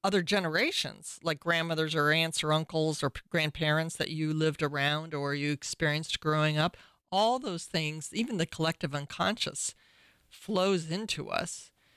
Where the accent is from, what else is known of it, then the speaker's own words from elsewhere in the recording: Illinois, United States; growing up in Illinois surrounded by a bunch of family